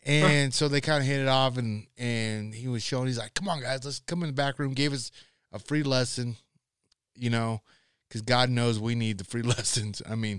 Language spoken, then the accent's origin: English; North Platte, Nebraska, United States; yeah, I remember as a kid in Valentine, and that was probably from my hometown, North Platte, was probably 3 hours away.